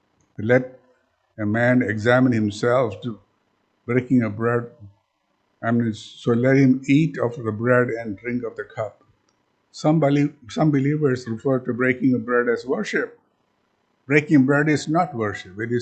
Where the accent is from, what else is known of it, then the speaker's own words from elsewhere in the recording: India; first language Malayalam; So since Malayalam is my mother tongue, I felt comfortable.